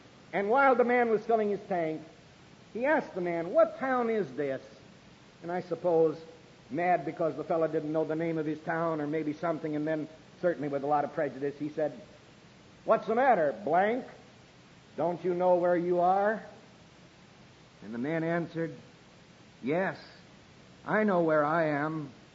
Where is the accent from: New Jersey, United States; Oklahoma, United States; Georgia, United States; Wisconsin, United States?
Wisconsin, United States; Milwaukee; born there; I'm a Yankee, but there's just as much prejudice in Milwaukee as there is in Laurel, Mississippi. I was born in Milwaukee.